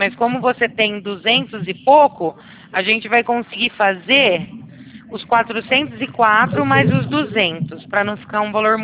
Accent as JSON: {"language": "Portuguese", "country": "Brazil", "accent": "caipira", "said": "Não, você não percebeu pelo meu sotaque? Eu sou mais caipira. Sou do interior."}